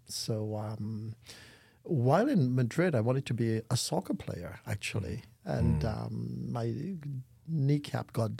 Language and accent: English; Guyana; And so when I tell people I'm from Guyana